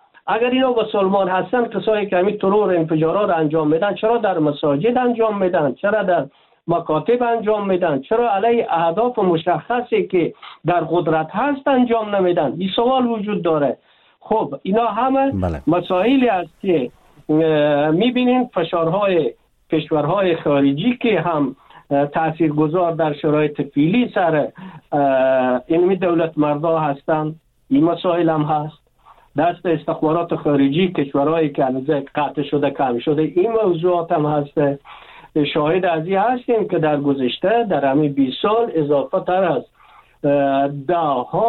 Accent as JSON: {"language": "Persian", "country": "Afghanistan", "said": "ما افغان هستیم"}